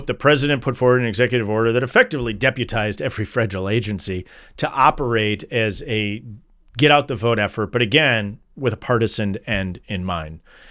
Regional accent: Wisconsin, United States; It unfortunately does not include my home state of Wisconsin.

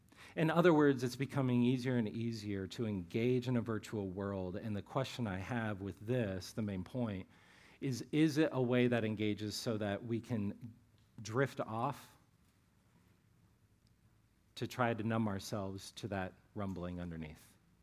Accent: Ohio, United States; I grew up in Ohio. I am a lifelong Cleveland Browns fan

